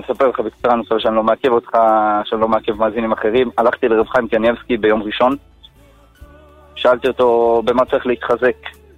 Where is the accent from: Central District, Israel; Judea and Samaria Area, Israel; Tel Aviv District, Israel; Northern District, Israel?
Judea and Samaria Area, Israel; Modiin Illit; אני ממודיעין עילית.